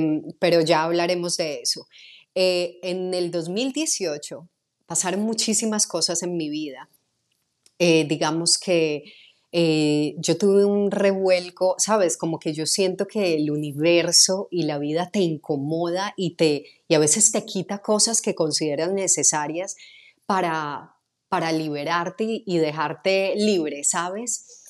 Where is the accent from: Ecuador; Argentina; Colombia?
Colombia; Medellín, Antioquia; accent: Medellín; empecé a neutralizar mi acento de Medellín, que es bastante fuerte